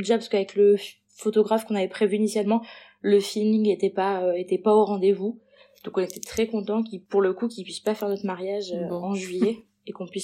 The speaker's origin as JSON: {"language": "French", "town": "Perpignan", "region": "Occitanie", "country": "France", "tie": "born there", "said": "puisque moi je suis née à Perpignan."}